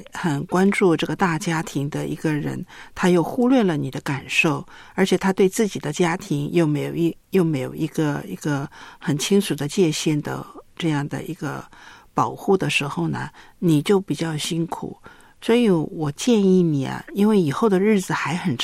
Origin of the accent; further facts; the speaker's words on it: China; 我觉得我们中国人吧，尤其是在农村长大的人都不善于表达